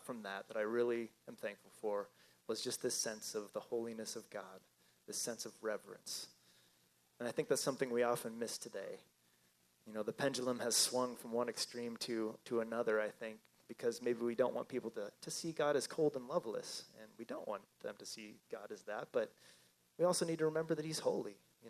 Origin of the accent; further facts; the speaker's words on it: Spokane, Washington, United States; I grew up over in Spokane, Washington, not too far away.